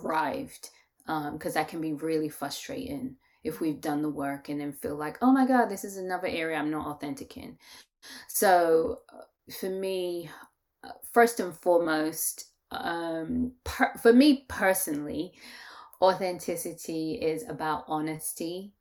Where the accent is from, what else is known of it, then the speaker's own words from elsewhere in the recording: London, United Kingdom; now in Georgia, United States; I am from London, born and raised.